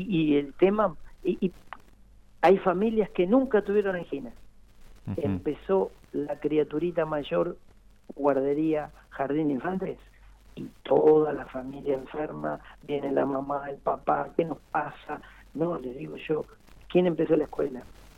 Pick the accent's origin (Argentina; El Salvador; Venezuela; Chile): Argentina; Neuquén; Yo soy neuquino, y disculpen que tenga la camiseta puesta.